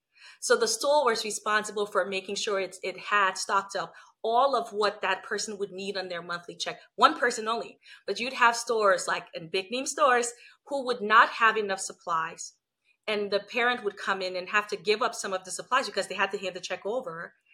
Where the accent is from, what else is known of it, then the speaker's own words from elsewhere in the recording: Liberia; when I was a kid and I grew up in Liberia, West Africa